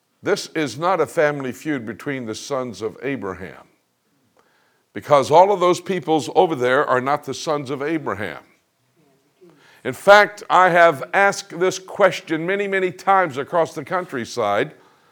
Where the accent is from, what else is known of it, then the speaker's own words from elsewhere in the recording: Miami, Florida, United States; I can show you, I'm from Miami, Florida.